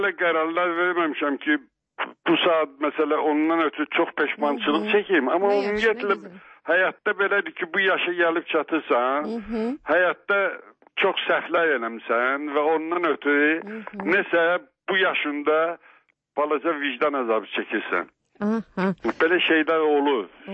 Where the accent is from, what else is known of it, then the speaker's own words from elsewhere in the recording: Baku, Azerbaijan; Mən özüm Bakılıyam